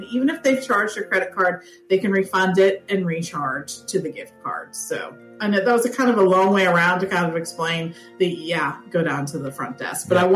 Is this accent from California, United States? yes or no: no; Pittsburgh, Pennsylvania, United States; I mean, Pittsburgh has some lovely, lovely fireworks. We have the Three Rivers there, and they're set to music